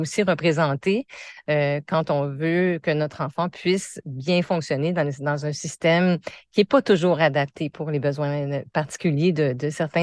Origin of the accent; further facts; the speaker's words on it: Quebec, Canada; now in New Brunswick, Canada; Je suis originaire du Québec, mais ça fait quand même plus de 30 ans que je suis ici.